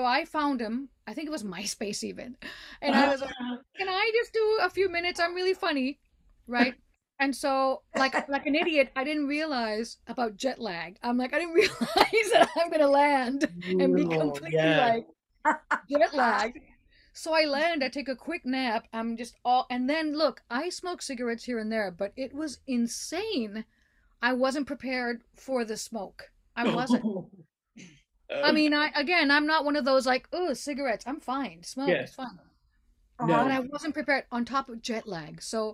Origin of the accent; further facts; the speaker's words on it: Mexico; I mean, it was like, you know, being Mexican and, you know, not look